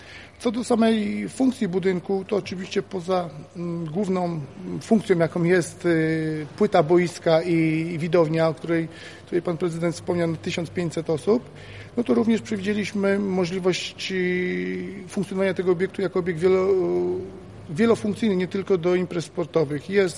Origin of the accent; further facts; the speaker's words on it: Piotrków Trybunalski, Łódź Voivodeship, Poland; now in Łódź, Poland; mieszkam od 20 lat i pracuję w Łodzi, natomiast urodziłem się i pochodzę z Piotrkowa.